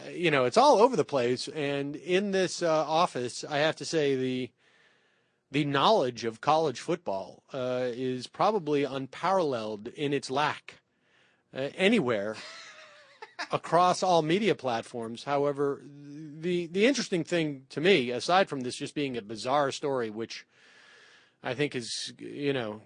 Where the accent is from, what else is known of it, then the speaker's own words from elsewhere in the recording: Northeast, United States; you know, I'm from the Northeast, and, you know, we didn't, just was not the sport to follow.